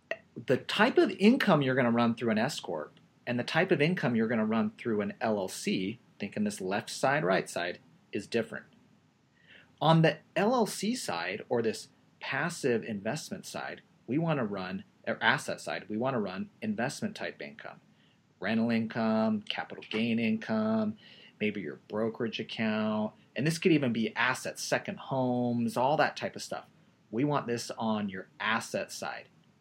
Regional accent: Utah, United States; I'm from Utah, so you know, I feel like I can pick on him.

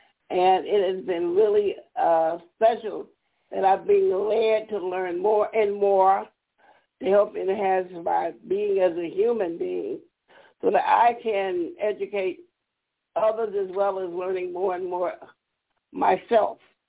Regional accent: Youngstown, Ohio, United States; I grew up partially in High Park based on that immigrant experience of my father coming from the South and working at, as they opened up jobs for black men at the steel mill, and that's where he worked, Youngstown Sheet and Tube

